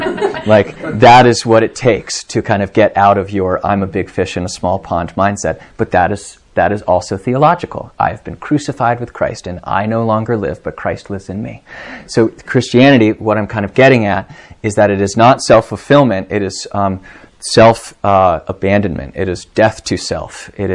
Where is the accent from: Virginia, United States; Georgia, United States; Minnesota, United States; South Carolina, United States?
Virginia, United States; Charlottesville; I come from Charlottesville is probably 40,000 people. It's tiny.